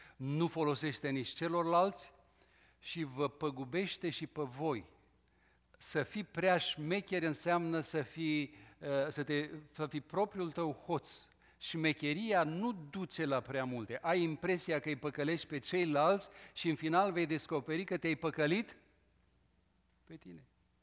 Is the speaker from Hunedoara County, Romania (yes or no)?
no; Bucharest, Romania; eu sunt de la București și toată lumea știe că bucureștenii sunt șmecheri, mitică de la București, așa ne se spune, mitici.